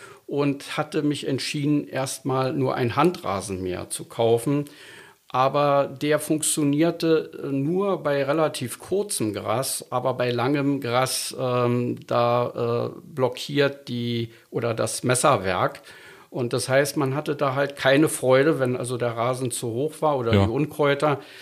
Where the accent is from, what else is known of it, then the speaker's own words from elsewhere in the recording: Berlin, Germany; now in Havelaue, Germany; Genau, aus Spandau aus.